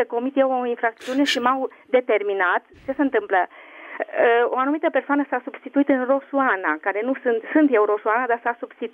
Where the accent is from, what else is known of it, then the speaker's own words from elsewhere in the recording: Arad, Arad County, Romania; sunt din Arad.